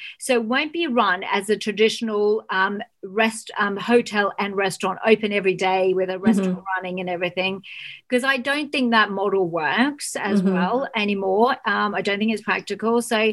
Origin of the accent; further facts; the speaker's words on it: Australia; because I'm Australian